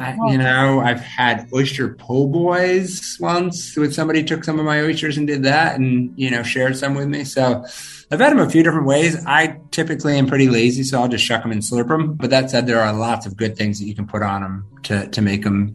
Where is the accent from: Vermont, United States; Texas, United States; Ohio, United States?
Vermont, United States; also born or lived in Maine; I grew up spending my summers here. As I mentioned at the beginning, I'm actually from Vermont, but spending summers here.